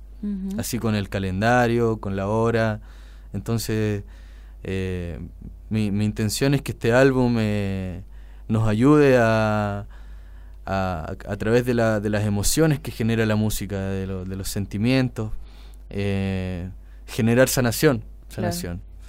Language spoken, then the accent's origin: Spanish; Mendoza, Argentina; now in Santiago, Chile; cuando yo llegué a Santiago de Chile, porque yo me crié en Mendoza, Argentina, donde aprendí el sonido y la música